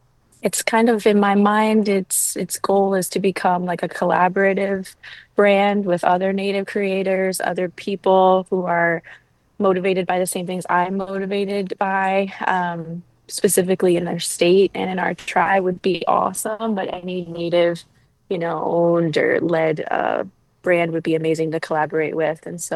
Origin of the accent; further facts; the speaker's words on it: Delaware, United States; So I decided to forego that opportunity and raise my son and plant some roots back in Delaware, my home state. So that's what brought me back here. And so coming back to Delaware was big for me in that I reconnected with a lot of childhood friends that I had known before we moved.